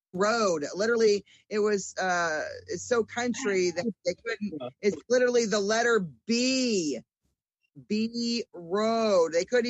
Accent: Houlton, Maine, United States; I'm from Holton, Maine on the Canadian border.

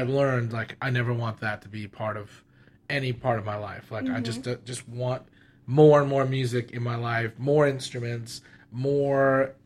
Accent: Arcadia, California, United States; I grew up in Arcadia, so I was like right next to the school.

